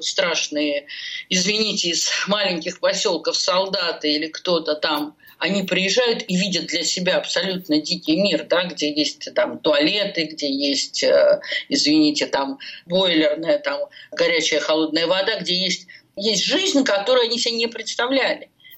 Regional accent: Moscow, Russia; я, девочка, которая росла в Бабушкине там в юности

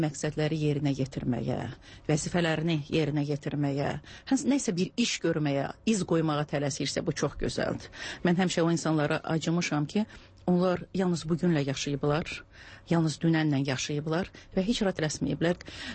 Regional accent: Kalbajar, Kalbajar District, Azerbaijan; born there; also born or lived in Shusha; Şuşa mənim uşaqlığımdır, Şuşa mənim gəncliyimdir. Özüm zatən hərbçi olduğuna görə, Kəlbəcərdə işlədiyinə görə mən Kəlbəcərdə doğulmuşam.

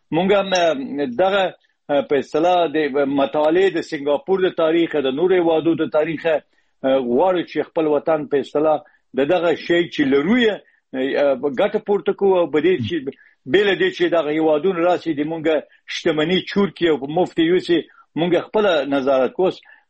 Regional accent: Herat, Afghanistan; born there; په هرات کې پیدا شوی یم.

